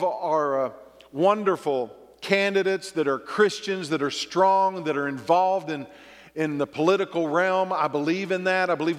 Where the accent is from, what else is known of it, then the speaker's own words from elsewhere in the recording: the South, United States; Well, I grew up in the South, and we had revivals all the time.